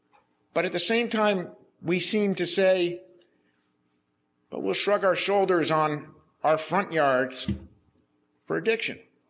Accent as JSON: {"language": "English", "region": "Vermont", "country": "United States", "tie": "born or raised there", "said": "If you had told me as a kid growing up in Vermont, going to school in Vermont, raised in Vermont, raising my kids in Vermont"}